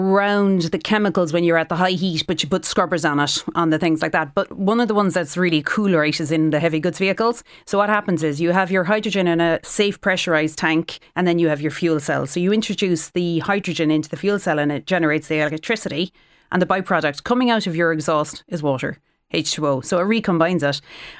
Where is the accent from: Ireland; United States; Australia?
Ireland; Cork, Munster; I am from Cork.